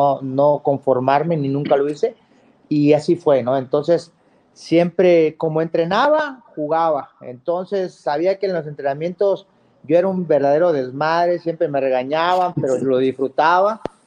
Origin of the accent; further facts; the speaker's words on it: Mexico; Entonces toda la gente se identificaba conmigo, me querían mucho como mexicano